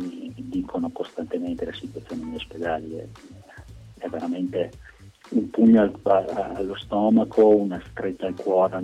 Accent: Verona, Veneto, Italy; now in United States; mia moglie è americana, però i miei genitori sono in Italia, mio fratello sono in Italia, io sono di Verona, ho tutti i miei amici in Italia, mia mamma è di Brescia

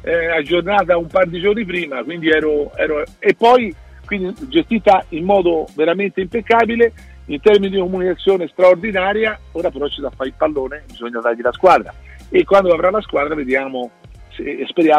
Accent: Empoli, Tuscany, Italy; born there; Io sono nato a Empoli

